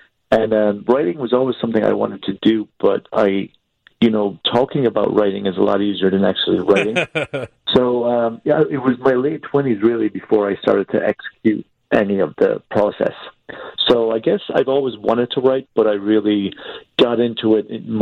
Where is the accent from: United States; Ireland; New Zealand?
Ireland; Tralee, Munster; I grew up in Tralee, just a few miles from the Stowell